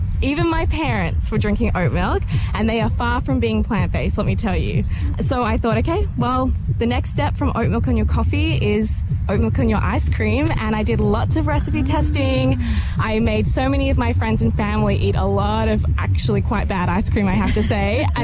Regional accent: Canberra, Australian Capital Territory, Australia; we are a Canberra proud business, my hometown of Canberra

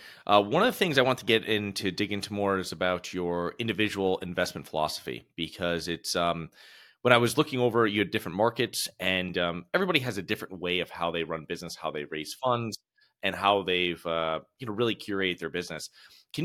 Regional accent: Connecticut, United States; now in Florida, United States; I'm originally from Connecticut, so from the Northeast as well.

